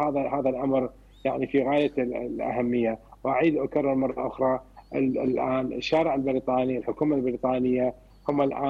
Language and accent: Arabic; Iraq; أنا من وجهة نظري، من خلال أنا كعراقي جربنا الحرب